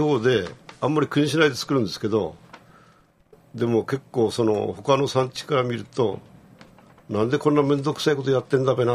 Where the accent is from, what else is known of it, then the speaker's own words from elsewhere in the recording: Namie, Fukushima, Japan; born there; もともとは大堀村っていうところだったんです